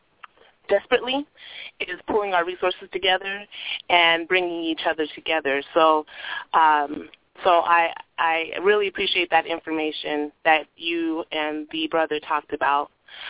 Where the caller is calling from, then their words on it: Portland, Oregon, United States; from Portland, Oregon.